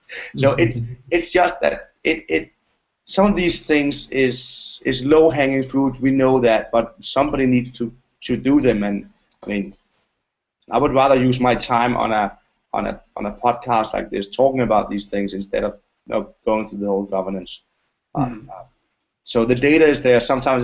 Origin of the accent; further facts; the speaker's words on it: Copenhagen, Capital Region of Denmark, Denmark; English is a second language; I'm from Copenhagen, we swear a lot, and I'm not kidding.